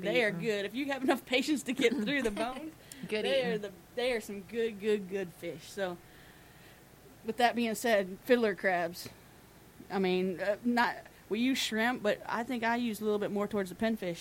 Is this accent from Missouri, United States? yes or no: no; Pine Island, Florida, United States; I mean, born and raised on Pine Island.